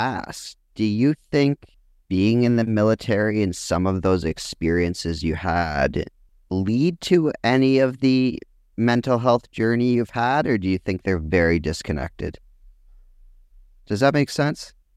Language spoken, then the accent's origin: English; Canada; Well, as a Canadian